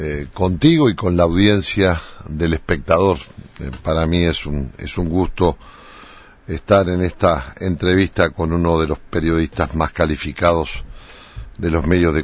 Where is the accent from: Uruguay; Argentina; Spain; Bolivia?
Uruguay; accent: interior